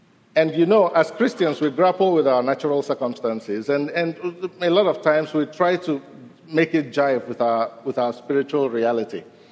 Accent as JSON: {"language": "English", "country": "Nigeria", "said": "I'm from Nigeria."}